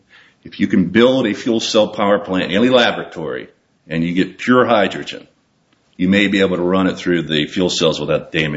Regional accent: Pennsylvania, United States; I grew up in Western Pennsylvania, having a lot of natural gas pieces

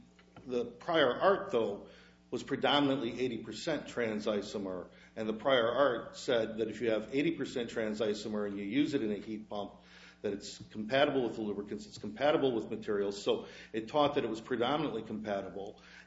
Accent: Wisconsin, United States; I am from Wisconsin, by the way

